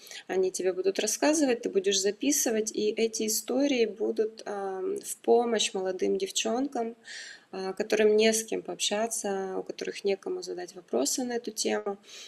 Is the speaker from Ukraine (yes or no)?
yes; Kyiv, Ukraine; По моему родному городу, наверное, я бы обязательно еще раз поехала в Киев.